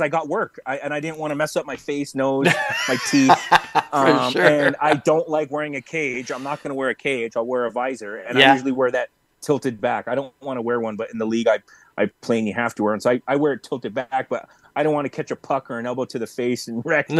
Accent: Los Angeles, California, United States; Even though I grew up in Los Angeles, people are like, well, you should be used to the heat.

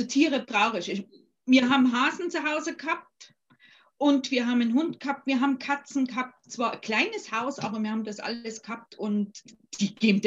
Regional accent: Germany; Ich bin in der DDR aufgewachsen und ich habe viel Sport gemacht.

